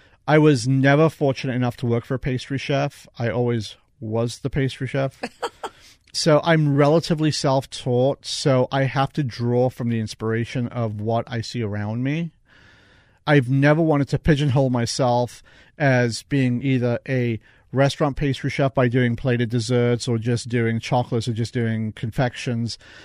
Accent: United States; 100% American pastry chef. I'm not a French-trained, European-trained, none of that. I am an American-trained, American-taught, and I'm a true American chef, as you can tell by my accent.

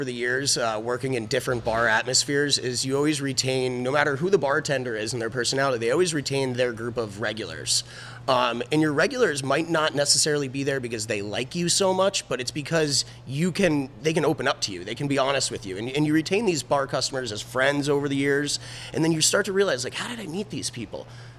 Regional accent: Peru, Vermont, United States; I was living in southern Vermont. I'm originally from Peru, Vermont

